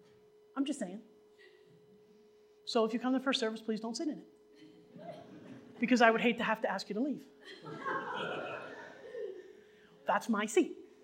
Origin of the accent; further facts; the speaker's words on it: United States; And I'm an American, doggone it, and I can afford some comfort.